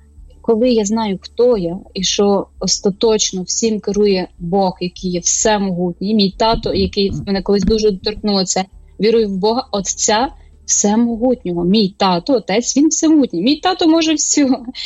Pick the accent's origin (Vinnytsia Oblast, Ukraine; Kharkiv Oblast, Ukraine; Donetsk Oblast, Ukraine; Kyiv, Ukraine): Vinnytsia Oblast, Ukraine; Chernivtsi; я зростала в Вінницькій області, в село, навіть село міського типу Чернівці, малі такі.